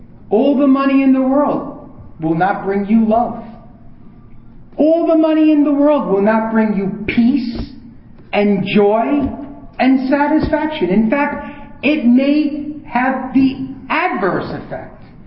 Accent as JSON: {"language": "English", "region": "New York", "country": "United States", "said": "And I'm from New York, so we're chronically stimulated."}